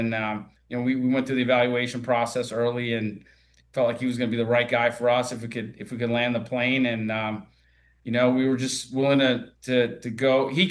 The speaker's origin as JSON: {"language": "English", "town": "New Orleans", "region": "Louisiana", "country": "United States", "tie": "born or raised there", "said": "Well, you know, I was born and raised in New Orleans, right? And I grew up the biggest Saints fan ever."}